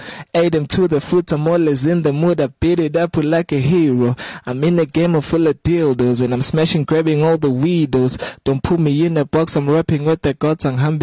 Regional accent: Newcastle, KwaZulu-Natal, South Africa; People normally say I'm from Durban, and I'm not really from Durban. I'm from Newcastle. It's a small town.

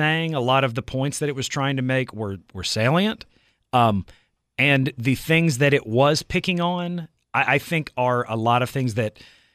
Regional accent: Southeast, United States; I've been around them a lot of my life because I grew up in the Southeast, and I didn't like them.

